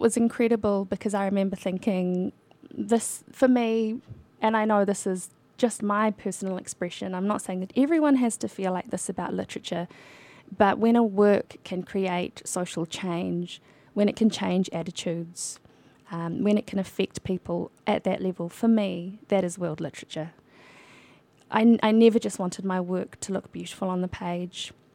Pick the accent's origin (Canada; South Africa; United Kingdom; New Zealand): New Zealand; now in United States; because I'm from New Zealand anyway, just really loved the outdoors.